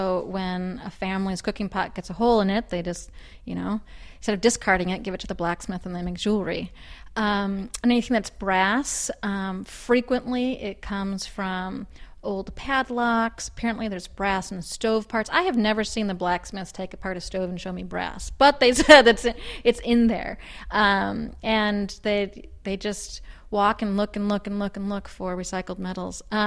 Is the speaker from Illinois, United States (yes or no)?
no; Wisconsin, United States; I grew up always interested in Africa or the exotic other. I grew up in Wisconsin. I lived with a family, my family, who never traveled. We never went anywhere.